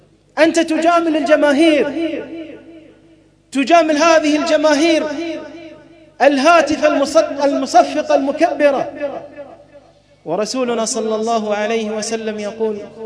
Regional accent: Bahrain; فاللهم إنا نستودعك بلادنا البحرين

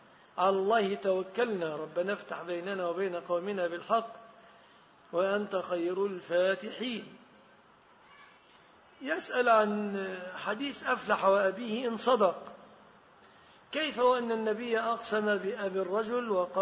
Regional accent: Egypt; كما يقول شخص للآخر في بلادنا مصر

